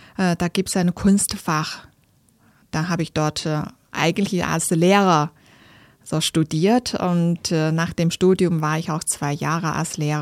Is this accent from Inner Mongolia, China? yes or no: yes; Inner Mongolia, China; German is a second language; Aus Innere Mongolei. Das ist nördlicher von China, so Grenze zu Mongolei.